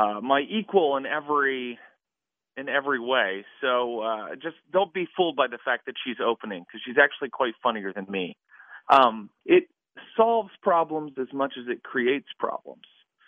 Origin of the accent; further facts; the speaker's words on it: West Virginia, United States; born there; now in Hollywood, United States; the fact that I was born in West Virginia, and now I'm like living in Hollywood, but there's that West Virginia red state experience is a lot of my act.